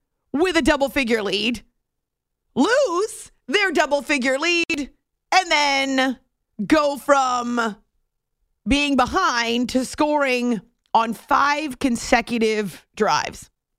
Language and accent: English; New Hampshire, United States; or they know mom from when we were growing up in New Hampshire, when I was growing up in New Hampshire.